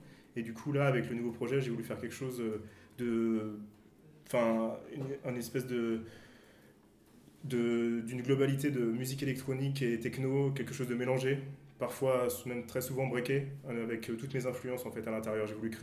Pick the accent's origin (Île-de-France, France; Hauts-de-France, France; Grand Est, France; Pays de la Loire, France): Pays de la Loire, France; Angers; voilà, je viens d'Angers.